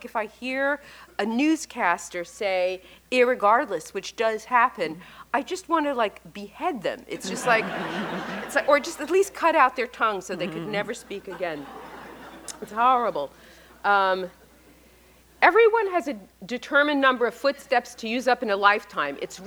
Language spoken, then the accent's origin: English; Brooklyn, New York, United States; In fact, I had this little friend when I was growing up I grew up in Brooklyn, and I had this friend in the building who spoke with a very, very, very heavy Brooklyn accent.